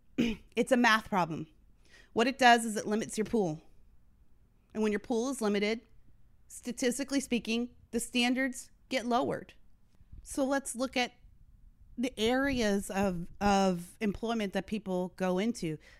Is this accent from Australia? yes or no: no; Canada; now in United States; I grew up in Canada. And then when I moved to the United States, I kind of missed the political boat on affirmative action.